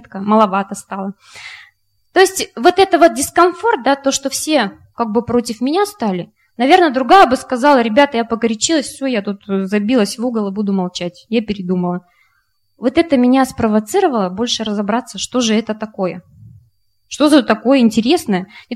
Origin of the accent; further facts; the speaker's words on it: Tatarstan, Russia; я из Татарстана, у нас принято, что если человек приходит в дом, обязательно, чтобы было что-то вкусненькое.